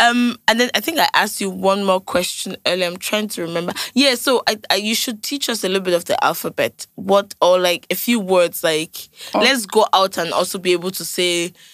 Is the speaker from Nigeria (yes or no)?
yes; Nigeria; accent: Yoruba; I'll put my Yoruba accent into it.